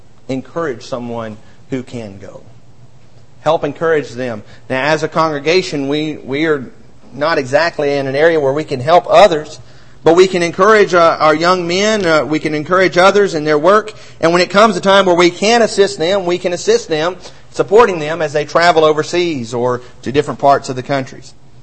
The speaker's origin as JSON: {"language": "English", "region": "Alabama", "country": "United States", "tie": "born or raised there", "said": "I grew up in North Alabama where there's about 20 or 30 in one county, about another 30 in another county, and 100 over in the next county."}